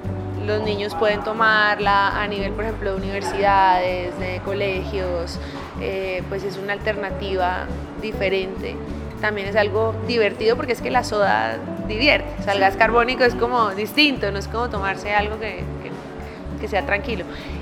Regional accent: Colombia; como sommelier colombiana

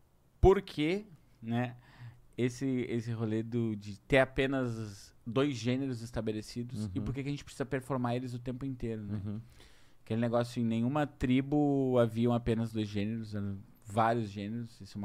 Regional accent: Cachoeirinha, Rio Grande do Sul, Brazil; Eu sei porque eu sou de Cachoeirinha.

